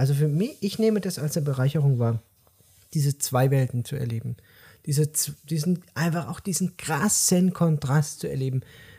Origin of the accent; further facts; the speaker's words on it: Odenwald, Germany; Aber ich merke auch, dass ich hier ein Odenwälder Junge einfach bin. Also ich komme hier einfach aus dem Odenwald.